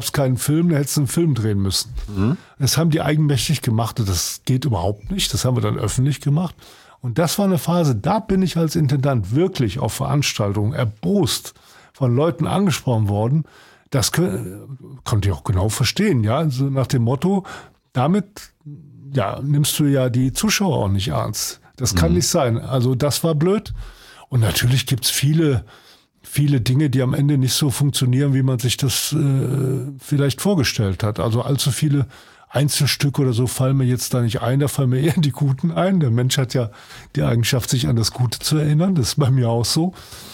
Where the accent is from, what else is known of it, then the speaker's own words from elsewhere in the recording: Cologne, North Rhine-Westphalia, Germany; ich als Kölner musste dafür votieren, dass der Vorentscheid in Düsseldorf ist.